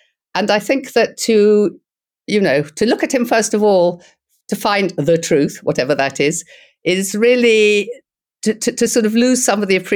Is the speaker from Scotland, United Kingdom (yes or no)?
yes; Scotland, United Kingdom; Well, we're both Scottish